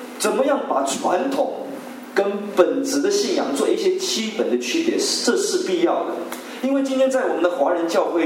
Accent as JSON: {"language": "Chinese", "country": "China", "tie": "born or raised there", "lives_now": "Italy", "said": "我们在中国长大的这些弟兄姐妹们，老一代"}